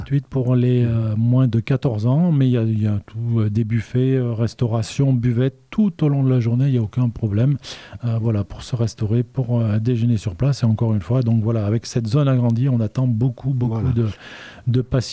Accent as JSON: {"language": "French", "region": "Auvergne-Rhône-Alpes", "country": "France", "said": "moi, je suis originaire de l'Ardèche, donc bien évidemment, je voyais passer chaque année à deux pas de la maison le rallye Monte Carlo."}